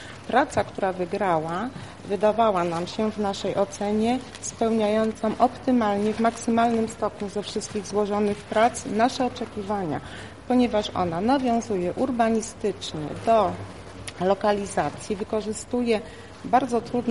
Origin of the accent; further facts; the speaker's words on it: Piotrków Trybunalski, Łódź Voivodeship, Poland; jestem architektem z Piotrkowa, byłam przewodniczącą sądu konkursowego.